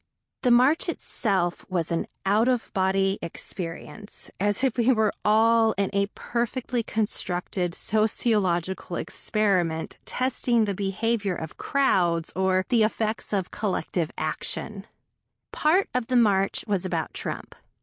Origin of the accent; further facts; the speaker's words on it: Texas, United States; I grew up in Texas and lived across several different areas, which meant I had accumulated a number of connections across the state.